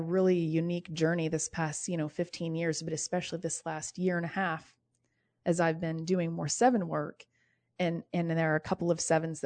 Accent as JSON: {"language": "English", "region": "Indiana", "country": "United States", "tie": "born or raised there", "said": "I grew up in Indiana. Everybody mm-hmm. had a basement."}